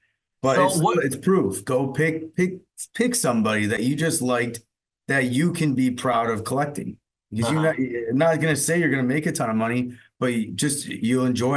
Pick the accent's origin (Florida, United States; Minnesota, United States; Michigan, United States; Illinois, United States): Florida, United States; Miami; But I grew up in Miami. So I went to games when I was a kid